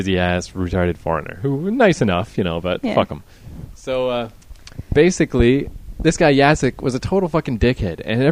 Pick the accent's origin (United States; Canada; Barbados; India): Canada; Saskatoon, Saskatchewan; I actually quite liked my hometown, but I hate snow.